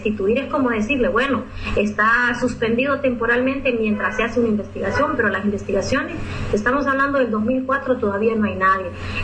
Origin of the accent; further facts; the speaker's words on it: Honduras; nosotros como hondureños y hondureñas tenemos el compromiso de seguir denunciando